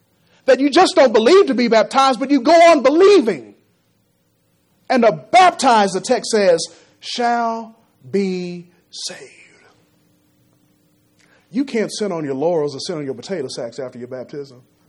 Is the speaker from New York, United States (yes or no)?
no; Texas, United States; born there; Yes, I was born in Texas. Yes, I'm an American citizen